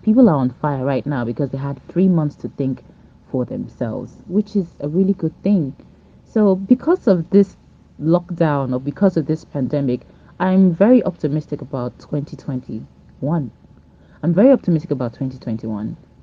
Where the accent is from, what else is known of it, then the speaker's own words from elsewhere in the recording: Delta, Nigeria; now in Lagos, Nigeria; I'm originally from Delta State, but I live in Lagos State.